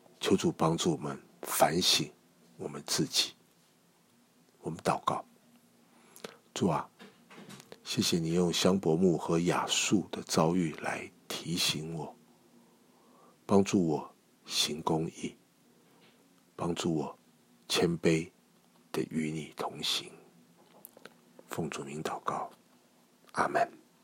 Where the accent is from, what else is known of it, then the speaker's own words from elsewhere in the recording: China; 也许外面没有表现出来，我们中国人总是外表很谦虚的，但里面呢，我们是否骄傲？